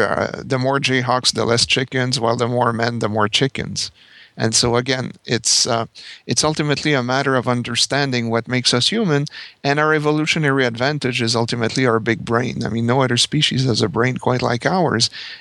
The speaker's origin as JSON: {"language": "English", "country": "Canada", "second_language": "English"}